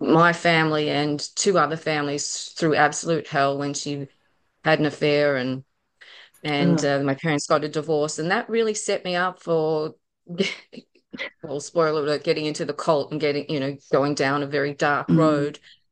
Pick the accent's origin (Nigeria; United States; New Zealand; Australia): Australia; born there; I was born in Australia